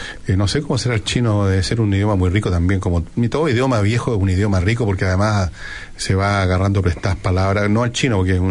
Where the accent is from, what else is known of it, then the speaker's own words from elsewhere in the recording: Argentina; de los argentinos de repente muchas veces pensamos que tenemos alto y bajo, a veces pensamos que somos los mejores de América